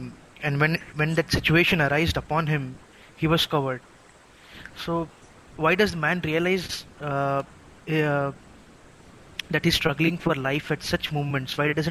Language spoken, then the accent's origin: English; Mumbai, Maharashtra, India; I was saying that even I'm from Mumbai